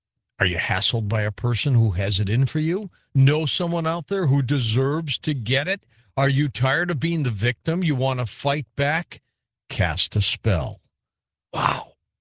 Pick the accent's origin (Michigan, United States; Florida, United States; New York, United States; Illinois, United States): Michigan, United States; Detroit; I was born in Detroit, so I know it well.